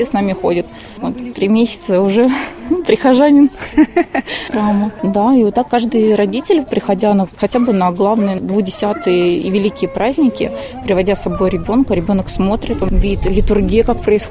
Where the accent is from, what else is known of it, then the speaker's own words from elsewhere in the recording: Russia; born there; мы, слава Богу, родились в России.